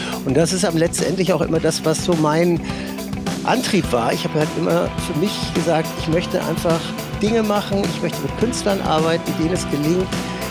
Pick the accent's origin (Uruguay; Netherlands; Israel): Netherlands; German is a second language; moved away; ich komme aus Holland und bin in Holland groß geworden und habe dort jeden Gulden damals in Musik gesteckt.